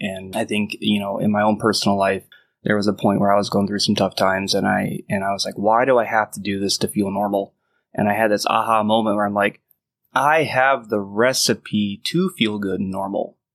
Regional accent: Milwaukee, Wisconsin, United States; born there; also born or lived in Texas; But I was born in Milwaukee. Dad passed away when I was 2. My mother remarried.

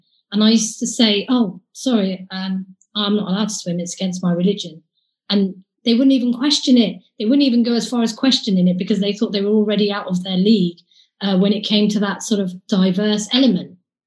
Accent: Bournemouth, South West England, United Kingdom; I was born in Bournemouth and I've been to school in Bournemouth. I've spent my life here.

